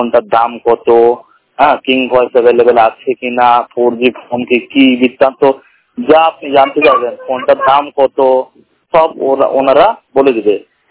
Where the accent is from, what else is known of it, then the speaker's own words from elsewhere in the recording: Prayagraj, Uttar Pradesh, India; আমার বাড়ি হলো ইলাহাবাদ।